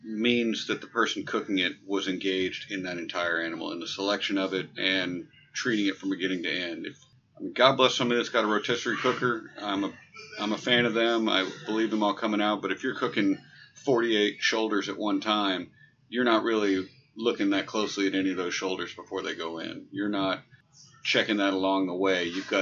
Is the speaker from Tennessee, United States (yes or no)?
yes; Nashville, Tennessee, United States; I grew up in Nashville, and as the rare unicorn that actually lived here for 50 years, it's hard to be anonymous anywhere you go.